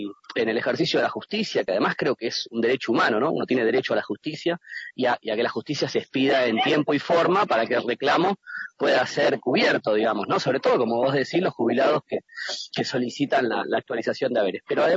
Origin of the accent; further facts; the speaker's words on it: Argentina; qué tipo de fallos vamos a recibir como pueblo argentino de esa corte